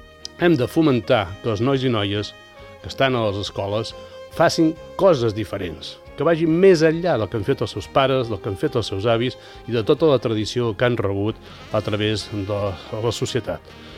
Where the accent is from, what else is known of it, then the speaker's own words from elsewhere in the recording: Calella, Catalonia, Spain; sabem que els que som de Calella sempre ens agrada